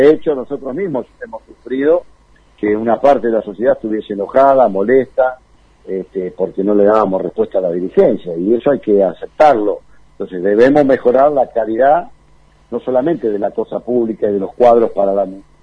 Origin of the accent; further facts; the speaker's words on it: Buenos Aires Province, Argentina; yo soy un bonaerense de pura cepa.